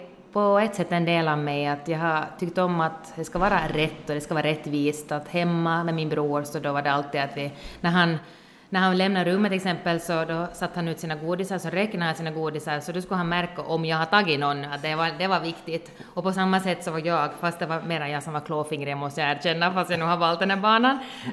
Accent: Nykarleby, Ostrobothnia, Finland; now in Vaasa, Finland; Jag är hemma från Nykarleby i Österbotten och har varit här i Vasa sedan 2011 faktiskt. Men jag var och studerade i södra Finland här emellan.

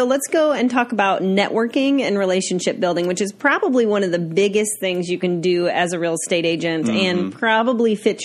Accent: Indiana, United States; I'm from Indiana.

